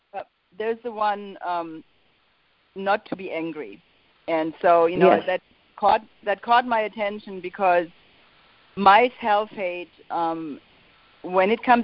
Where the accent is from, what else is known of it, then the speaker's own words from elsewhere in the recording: Charleston, United States; I'm from Charleston.